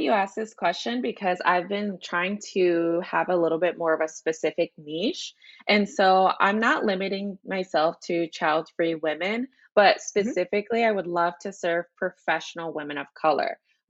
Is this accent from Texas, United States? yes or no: yes; Texas, United States; Because I'm from Texas.